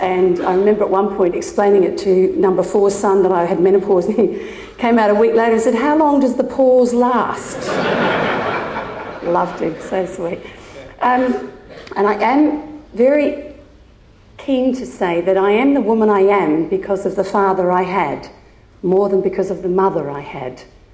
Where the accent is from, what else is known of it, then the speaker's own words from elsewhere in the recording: Wandering, Western Australia, Australia; I come from Wandering. Anyone heard of it would know that's actually very cold there. Very cold.